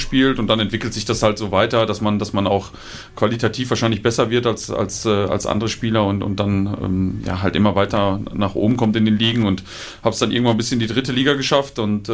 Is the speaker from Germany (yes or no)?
yes; Unna, North Rhine-Westphalia, Germany; born there; Also gebürtig komme ich aus Unna, das liegt im schönen Westfalen